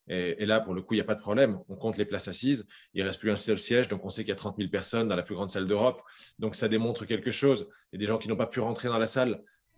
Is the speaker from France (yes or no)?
yes; France; surtout en tant que Français de l'étranger, avec la capacité de comparer par rapport à ce qu'on voit dans nos pays de résidence